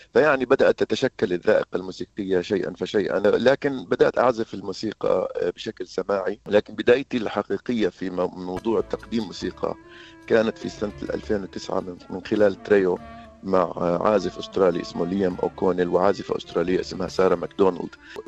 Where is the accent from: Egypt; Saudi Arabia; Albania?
Saudi Arabia; moved away as an adult; also born or lived in Jordan; now in Melbourne, Australia; أنا ولدت في الأردن ونشأت في السعودية وتلقيت تعليمي هناك، درست الهندسة الكيميائية في الأردن، وعدت إلى السعودية للعمل كمهندس كيميائي، ثم جاءت فكرة الدراسات العليا في مجال إدارة الأعمال، وهنا وصلت لأستراليا كطالب MBA في عام 2003.